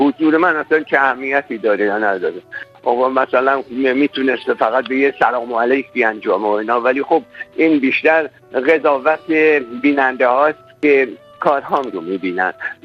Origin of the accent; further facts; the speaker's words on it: Iran; خب من در ایران زاده شدم و در اونجا پرورش شدم و در اونجا با اون فرهنگ مربوط بودم